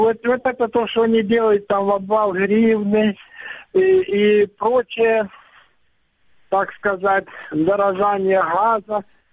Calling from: Luhansk Oblast, Ukraine; Луганская область.

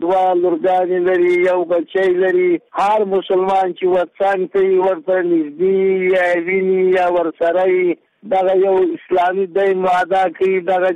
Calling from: Mazar-i-Sharif, Balkh, Afghanistan; د مزار شریف نه.

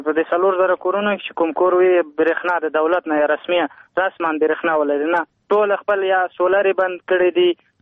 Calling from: Kabul, Afghanistan; د کابل ولایت د برښناکوت څخه تاسو بړی کې.

